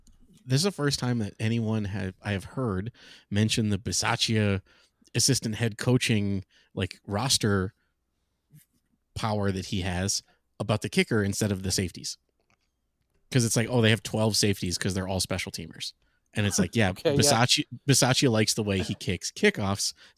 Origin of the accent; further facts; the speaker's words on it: Erie, Pennsylvania, United States; I'm from Erie, PA.